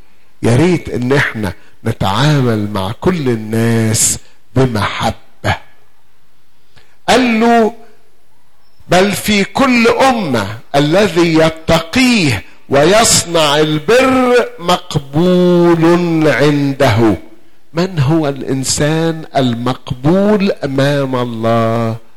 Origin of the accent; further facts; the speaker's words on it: Egypt; احنا يا مصريين اصلنا ايه؟ فراعنة، مش كده برضو؟